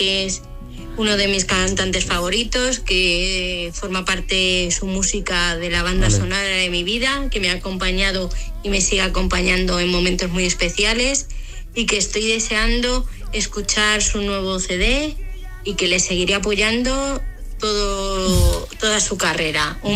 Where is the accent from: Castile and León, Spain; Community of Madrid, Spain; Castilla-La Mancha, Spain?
Community of Madrid, Spain; Fuenlabrada; Soy de Fuenlabrada, Madrid.